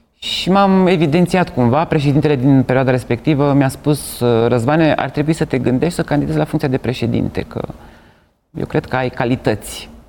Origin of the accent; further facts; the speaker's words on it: Bacău, Bacău County, Romania; Liceul de Artă din Bacău, de unde sunt eu